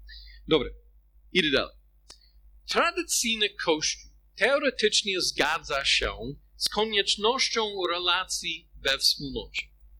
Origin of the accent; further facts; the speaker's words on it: United States; Polish is a second language; now in Poland; pochodzę ze Stanów Zjednoczonych. Mocno podkreślamy indywidualizm.